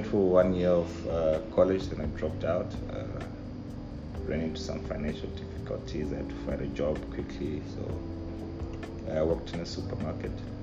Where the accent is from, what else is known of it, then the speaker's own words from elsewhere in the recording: Harare, Zimbabwe; also born or lived in Nyanga; Well, I grew up in Zimbabwe. I grew up in Harare. Born in a small town called Nyanga, but I stayed with my dad in Harare for most part of my life.